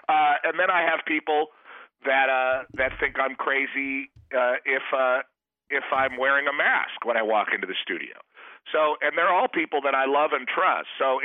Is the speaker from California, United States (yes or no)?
yes; San Pedro, California, United States; born or raised there; also born or lived in Rancho Palos Verdes